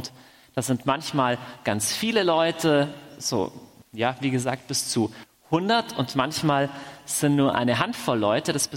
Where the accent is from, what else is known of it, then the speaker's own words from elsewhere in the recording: Augsburg, Bavaria, Germany; ich komme aus Augsburg.